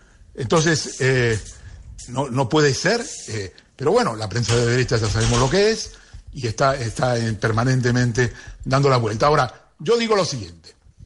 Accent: Argentina; Es como, en Argentina tenemos un dicho

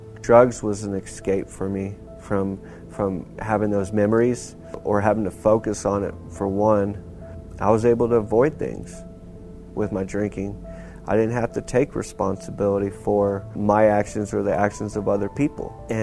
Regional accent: Lubbock, Texas, United States; I am 39 years old. I'm from Lubbock, Texas.

